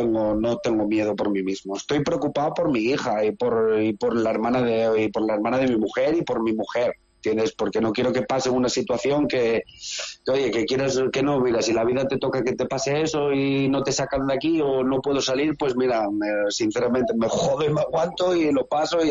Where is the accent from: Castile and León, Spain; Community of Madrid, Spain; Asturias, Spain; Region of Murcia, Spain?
Asturias, Spain; Langreo; now in Vinnytsia, Ukraine